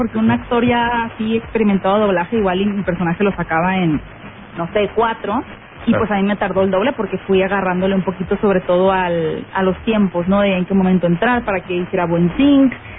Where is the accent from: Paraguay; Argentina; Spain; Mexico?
Mexico; Hermosillo, Sonora; Fíjate que no hubo una cuestión de acento, a pesar de que pues yo soy norteña de Hermosillo